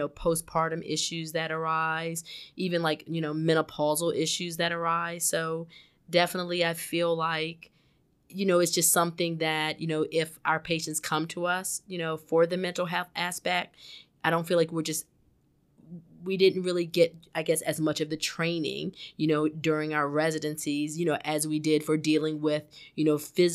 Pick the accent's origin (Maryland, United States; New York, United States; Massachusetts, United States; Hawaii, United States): Maryland, United States; also born or lived in North Carolina; now in New Jersey, United States; I'm originally from Maryland. I went to undergrad at Wake Forest University in Winston-Salem, North Carolina.